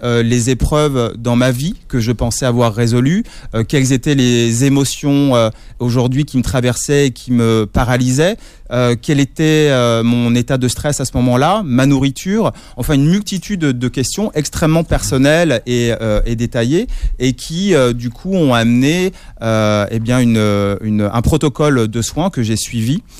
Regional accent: Bourg-la-Reine, Île-de-France, France; J'ai grandi à Bourg-la-Reine dans les Hauts-de-Seine

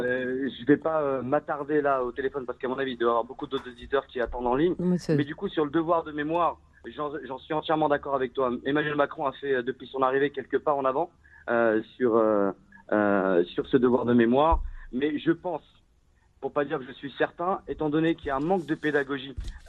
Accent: France; On est sur la 4e, 5e génération. Absolument. On est français à part entière

